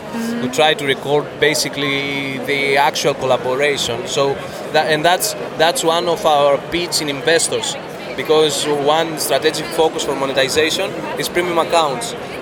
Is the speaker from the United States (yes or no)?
no; Greece; I'm from Greece.